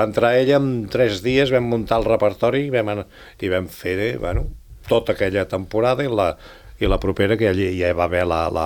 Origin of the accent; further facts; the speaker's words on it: Catalonia, Spain; nosaltres venim de Catalunya per representar Catalunya, Espanya, sí que som d'Espanya